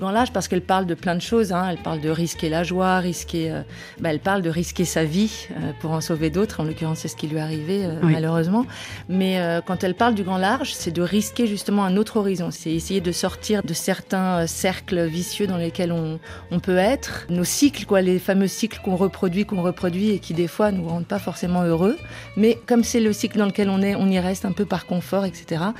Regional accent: Chile; first language es; French is a second language; now in France; ma langue maternelle, j'ai vécu un an au Chili. Donc la langue, c'était vraiment l'espagnol, etc. Je n'ai pas vraiment de famille française. Je suis arrivée en France avec ma mère qui avait un gros accent si elle essayait de parler français. Ensuite, je suis retournée au Chili faire un an de maternelle.

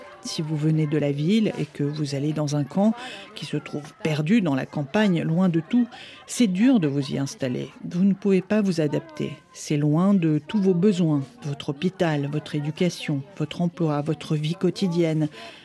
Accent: Khartoum, Sudan; French is a second language; j'ai 24 ans et je viens de Khartoum.

